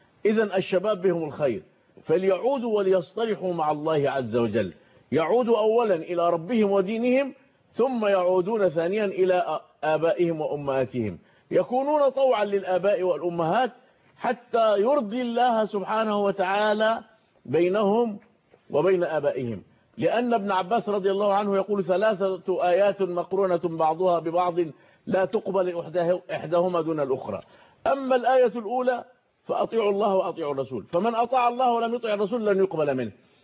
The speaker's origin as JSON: {"language": "Arabic", "town": "Suez", "region": "Suez Governorate", "country": "Egypt", "said": "بلادنا مصر، وتحدث عنها الكثير والكثير. وما قال فضيلة الشيخ عندنا في السويس"}